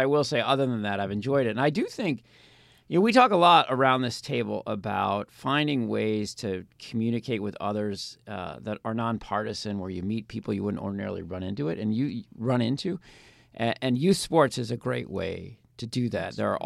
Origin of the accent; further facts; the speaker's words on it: Minnesota, United States; I grew up in Minnesota, and I noticed amongst, I'm the oldest of six